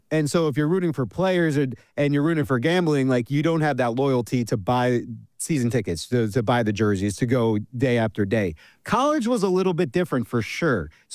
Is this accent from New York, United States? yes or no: yes; New York, United States; I grew up in New York. I'm a big Mets fan.